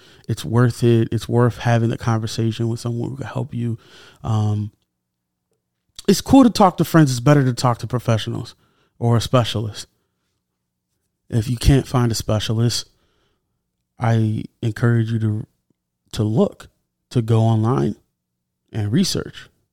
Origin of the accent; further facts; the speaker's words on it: United States; As an American, I'm concerned, and I hope this is figured out.